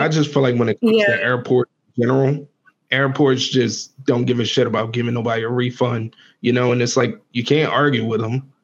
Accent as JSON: {"language": "English", "country": "United States", "said": "So I can imagine if me as an American feels that way"}